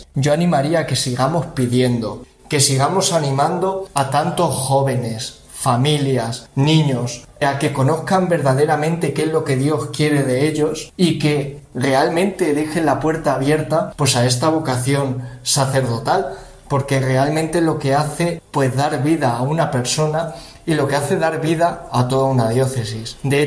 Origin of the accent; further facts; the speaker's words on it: Valdepeñas, Castilla-La Mancha, Spain; soy sacerdote natural de Valdepeñas, nací el 17 de noviembre de 1992